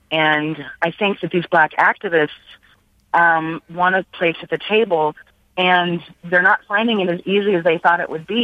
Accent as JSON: {"language": "English", "town": "Atlanta", "region": "Georgia", "country": "United States", "tie": "born or raised there", "lives_now": "Des Moines, United States", "said": "I'm a white woman who lives in Des Moines, Iowa. I grew up in Atlanta, Georgia, and I grew up in a black neighborhood."}